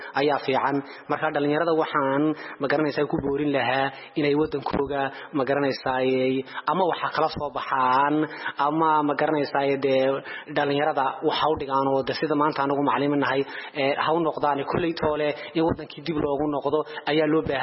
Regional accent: Borama, Awdal, Somalia; anigu dugsiga deegaan ahaan waxaan ka soo jeedaa magaalada Buurame

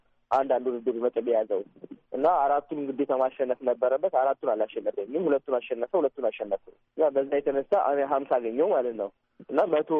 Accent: Adama, Oromia, Ethiopia; የመጣሁት ከኦሮሚያ ክልል ነው። ተወልጄ ያደግኩት አዳማ ላይ ነው።

